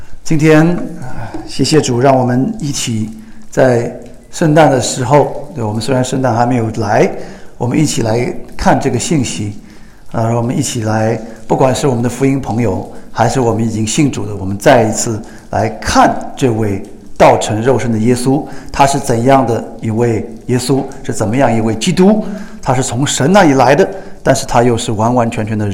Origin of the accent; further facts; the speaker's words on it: Anhui, China; 我出生在一个安徽的一个小城啊，你们要知道这个在哪里呢，就是这个城讲出来呢大家不知道，可能你们知道南京在哪里，我家就在南京旁边很近的地方啊。我20岁人的时候信主的，在上海，21岁在上海受浸的